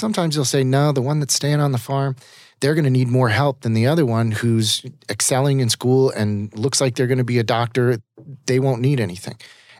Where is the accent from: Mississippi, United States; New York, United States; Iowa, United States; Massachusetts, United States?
Iowa, United States; Des Moines; now in Arizona, United States; Yeah, I grew up in Des Moines, Iowa. I actually went to the University of Iowa